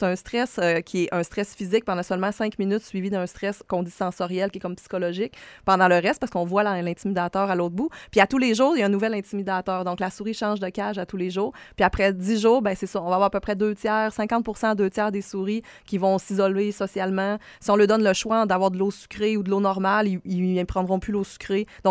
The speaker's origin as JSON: {"language": "French", "region": "Quebec", "country": "Canada", "said": "Moi, je viens du Lac-Saint-Jean. Donc, je suis partie de la maison tôt pour aller à l'université à Trois-Rivières, à l'UQTR"}